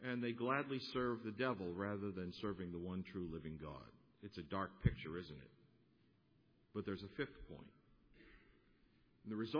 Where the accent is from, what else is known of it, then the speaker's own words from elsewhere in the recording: Northeast, United States; I grew up in the Northeast. And I can tell you about all of the places just in the city where I live